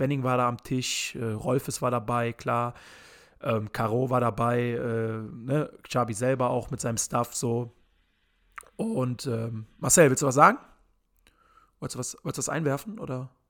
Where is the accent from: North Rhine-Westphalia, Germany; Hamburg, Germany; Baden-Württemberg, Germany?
North Rhine-Westphalia, Germany; Leverkusen; Mein Gott, ne, wir kommen halt aus Leverkusen, wir kennen ein paar Leute so.